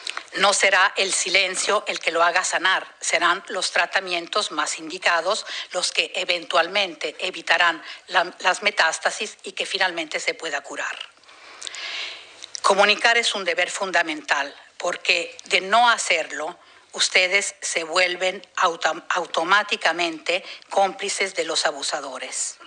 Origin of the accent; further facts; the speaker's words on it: Mexico; Yo soy mexicana